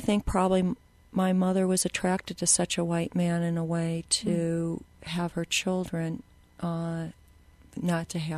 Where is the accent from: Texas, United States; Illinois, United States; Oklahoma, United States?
Illinois, United States; Chicago; I'm from Chicago.